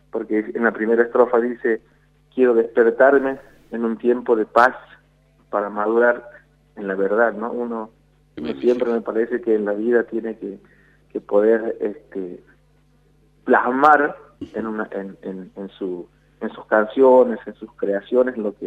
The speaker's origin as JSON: {"language": "Spanish", "town": "Fernández", "region": "Santiago del Estero", "country": "Argentina", "said": "soy de Fernández, una ciudad a 45 kilómetros al sur, por la Ruta Nacional 34, al sur de la capital de Santiago del Estero."}